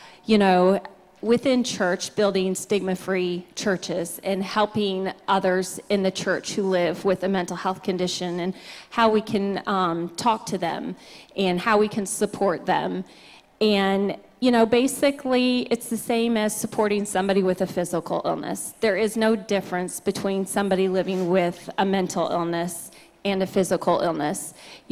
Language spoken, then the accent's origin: English; North Carolina, United States; I'm from North Carolina, and I met Pastor Tom back during the COVID